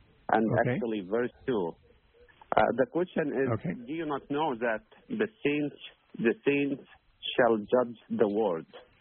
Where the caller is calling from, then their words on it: California, United States; I'm calling from California.